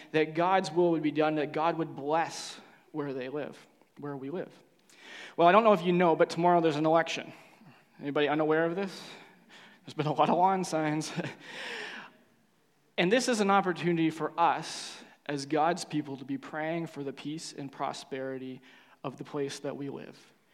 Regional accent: Cambridge, Ontario, Canada; I grew up in Cambridge in my high school years, and I attended Galt Collegiate Institute downtown.

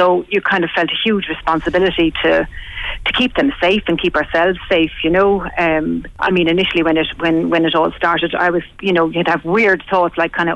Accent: Cork, Munster, Ireland; now in Dublin, Ireland; Okay, well, I'm originally from Cork, but I'm living over half my life here in Dublin now.

